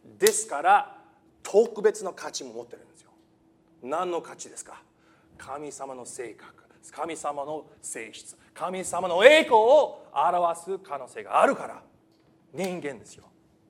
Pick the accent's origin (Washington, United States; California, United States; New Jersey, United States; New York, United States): California, United States; 僕が アメリカで育ったんです。カリフォルニア州で育ってて、でも実はフィリピン国籍持ってます。フィリピン人です。今年40歳、41歳、ごめんなさい、41歳になりますが